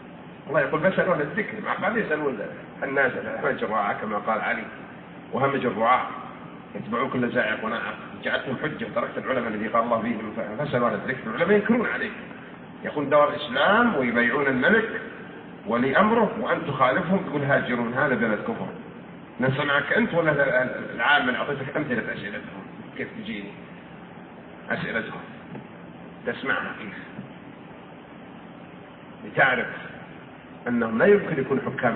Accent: Saudi Arabia; عندنا في المملكة العربية السعودية؟

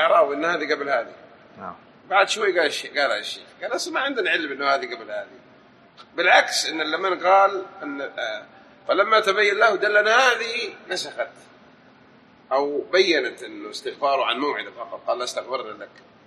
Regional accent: Saudi Arabia; عندنا بالسعودية

